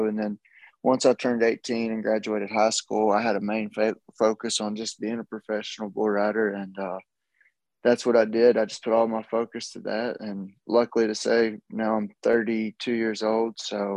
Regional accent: Tazewell, Virginia, United States; Yep, Southwest Virginia. I grew up in Tazewell, Virginia.

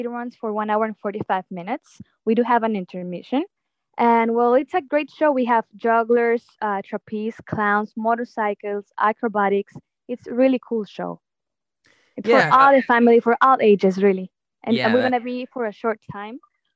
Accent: Texas, United States; Well, I grew up in Texas. Well, also with the other traveling circus.

